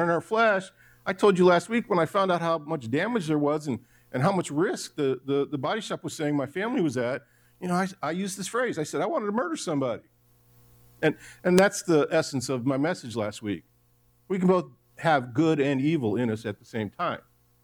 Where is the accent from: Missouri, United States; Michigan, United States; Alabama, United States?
Michigan, United States; Detroit; I grew up in Detroit working for my family selling produce.